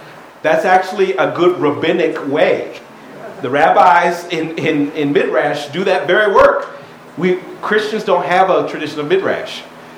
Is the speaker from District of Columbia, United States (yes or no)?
yes; Washington, District of Columbia, United States; Now, I grew up in Washington, D.C. So I grew up in an African-American community in Washington, D.C., who naturally is deeply suspicious in the shadow of liberty.